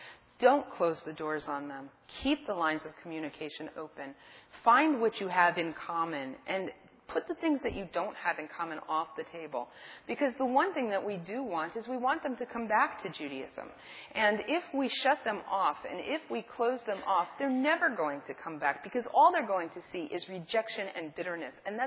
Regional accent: Lakewood, New Jersey, United States; I was born in Lakewood, New Jersey, and no, I wasn't. I'm not from Canada. I'm from the United States, and I spent 10 years there.

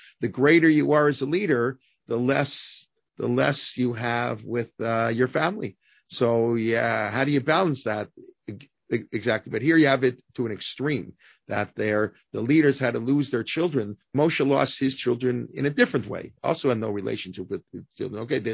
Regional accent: Canada; He's going to be in, I would say, as a Canadian, he'll be in Ottawa.

